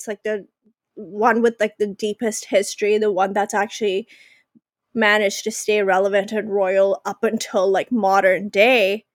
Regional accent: Pakistan; you guys know I'm from Pakistan, and Pakistan, or India as a subcontinent, was once colonized by the British.

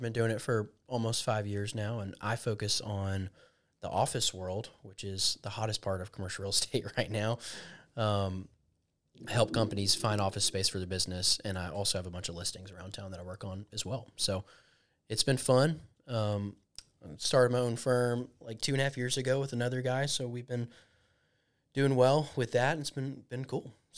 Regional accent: Gainesville, Georgia, United States; I am a commercial real estate broker, as Haddon said. I'm from Gainesville, Georgia. I went to school at Georgia State.

